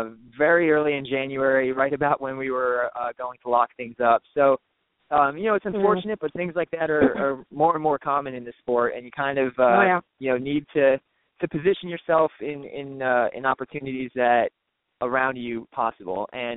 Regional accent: Fort Lauderdale, Florida, United States; The Sun Sentinel newspaper down in Fort Lauderdale, which is my hometown

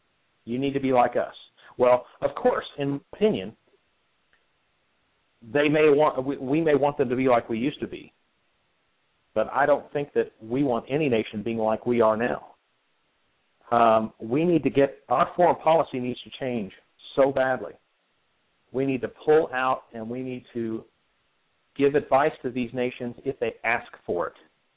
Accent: Ashland, Kentucky, United States; also born or lived in Louisville; I was born in Louisville, Kentucky. And I'm trying to filter through what we have time for. I went to Paul Blazer High School in Ashland, Kentucky.

